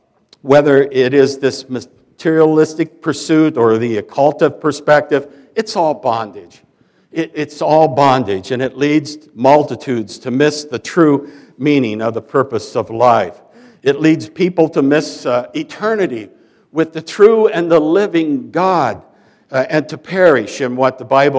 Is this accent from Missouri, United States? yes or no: no; Fairfield, Iowa, United States; You know, my hometown of Fairfield, Iowa, is the home of Maharashi International University, or MIU.